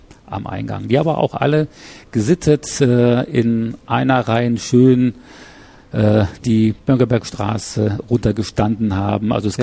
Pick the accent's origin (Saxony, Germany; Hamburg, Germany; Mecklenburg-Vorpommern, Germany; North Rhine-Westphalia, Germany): North Rhine-Westphalia, Germany; Mülheim an der Ruhr; also born or lived in Bremen; bin aufgewachsen in Mülheim an der Ruhr, im Ruhrgebiet, habe dort 30 Jahre lang auch gelebt.